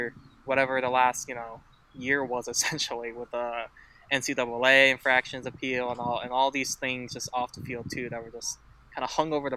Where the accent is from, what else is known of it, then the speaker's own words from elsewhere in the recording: Michigan, United States; now in Missouri, United States; I mean, I'm not a Mizzou fan. Like, I grew up in Michigan. Like, I didn't really have any, like, ties here.